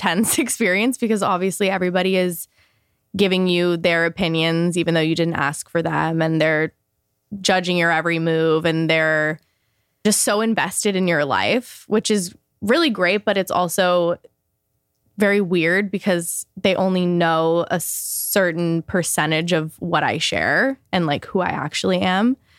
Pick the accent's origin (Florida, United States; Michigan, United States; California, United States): California, United States; I moved out when I was 16 and I moved to LA. I'm from Orange County, so it's close, but still, I was fully on my own